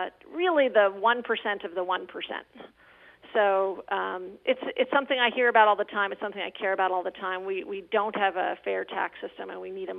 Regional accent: Vermont, United States; I grew up in Windsor County in a farming community in rural Vermont, and we always had guns

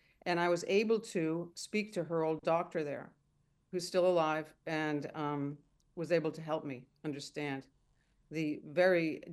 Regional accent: Belmont, Massachusetts, United States; I grew up in Belmont, as you said, and Belmont actually has quite a large Mormon community.

